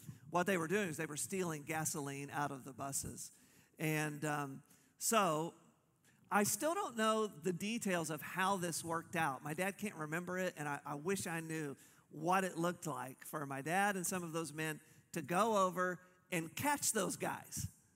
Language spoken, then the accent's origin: English; Tulsa, Oklahoma, United States; I grew up in Tulsa, Oklahoma, and my dad was a pastor.